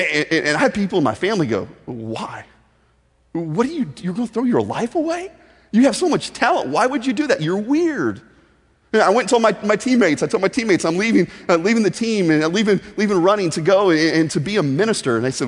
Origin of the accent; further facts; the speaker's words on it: Evansville, Indiana, United States; also born or lived in Athens, Georgia; Now, here's the reason we moved from Athens, Georgia to Evansville, Indiana. My family got blown up by a divorce. And so we moved up to there, and I was about 8 years old, and my whole life just kind of flipped upside down.